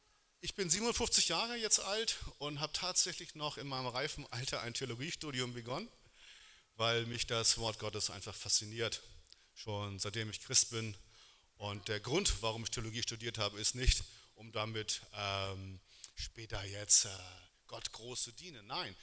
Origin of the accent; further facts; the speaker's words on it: Hamburg, Germany; now in Wunstorf, Germany; Ich bin gebürtiger Hamburger. Vielleicht hört man das immer im Dialekt. Und wohne jetzt seit ungefähr 12 Jahren mit meiner Frau und unserem Sohn in Niedersachsen, in der Nähe von Hannover, Wunsdorf, am schönen Steyrhuder Meer